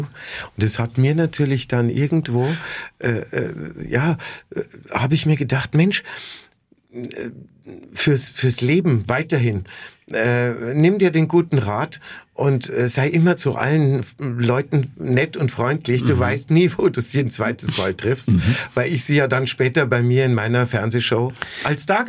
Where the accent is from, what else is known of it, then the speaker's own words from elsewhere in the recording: Bavaria, Germany; Und das gab es eben auch bei uns in Bayern, auf Bayern 1.